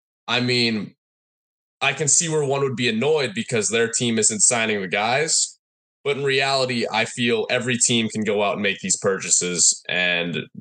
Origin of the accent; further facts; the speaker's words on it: Boston, Massachusetts, United States; I'm from Boston area, but I'm definitely not a Red Sox fan